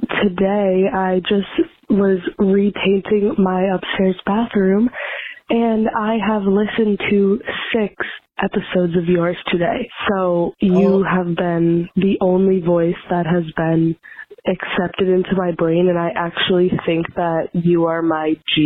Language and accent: English; East Coast, United States; I'm from the East Coast. Mine is Ocean State Job Lot.